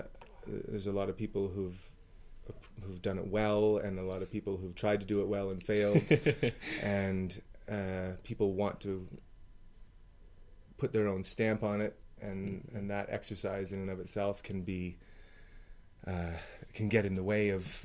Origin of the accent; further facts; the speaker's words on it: Ontario, Canada; I came here from Toronto. I grew up in Ontario.